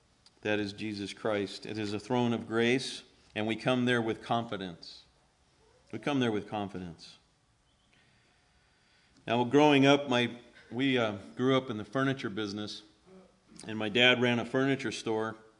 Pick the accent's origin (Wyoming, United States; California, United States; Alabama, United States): California, United States; Now, at least in grammar school, for me growing up in California, the head of the school was called the principal.